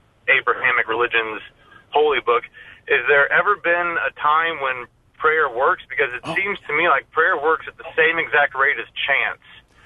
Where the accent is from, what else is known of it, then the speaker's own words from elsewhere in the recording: St. Joseph, Missouri, United States; I'm from St. Joseph, Missouri.